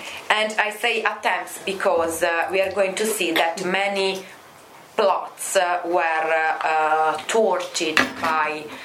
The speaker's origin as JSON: {"language": "English", "country": "Italy", "said": "I am a research fellow here at the Renaissance Center. I'm from Italy."}